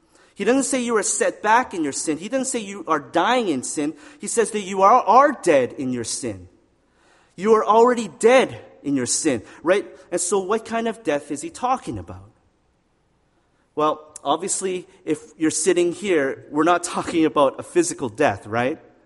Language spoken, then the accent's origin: English; Saskatchewan, Canada; I grew up in Saskatchewan.